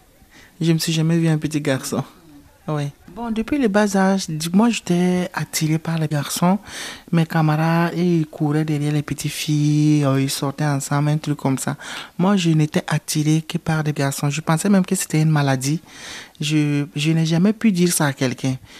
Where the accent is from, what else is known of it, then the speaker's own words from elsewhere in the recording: Bobo-Dioulasso, Hauts-Bassins, Burkina Faso; Je suis burkinabé, précisément à Bobo-Dioulasso.